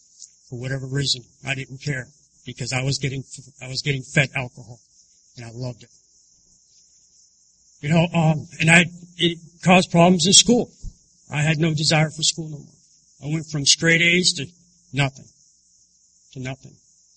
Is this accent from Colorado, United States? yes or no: no; Pennsylvania, United States; And I'm from Pennsylvania, so we have a lot of woods and trails.